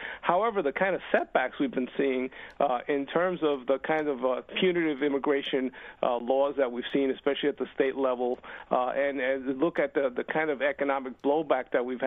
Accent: Puerto Rico; I'm from Puerto Rico

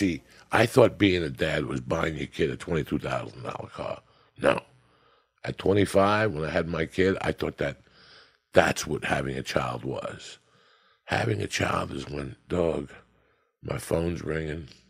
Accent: Cuba; English is a second language; moved away; That when I came from Cuba, I had a big problem. I didn't speak the language, bro.

